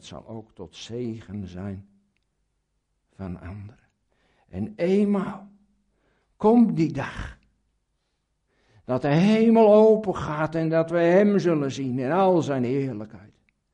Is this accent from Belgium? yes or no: no; South Holland, Netherlands; Ik kom zelf uit de Ablasserwaard.